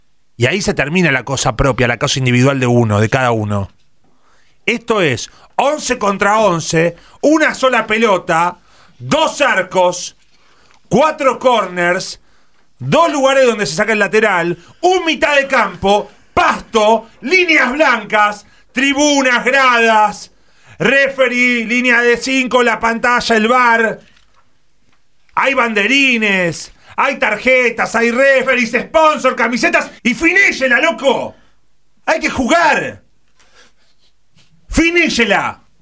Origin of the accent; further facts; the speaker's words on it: Argentina; porque soy argentino, y si algo me enseñó la Argentina